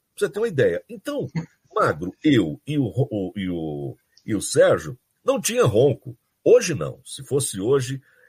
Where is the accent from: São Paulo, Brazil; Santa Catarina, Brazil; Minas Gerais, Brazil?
São Paulo, Brazil; São Joaquim da Barra; Eu nasci em Tuverava, que é próximo a São Joaquim da Barra, e fui para São Joaquim com 9 meses.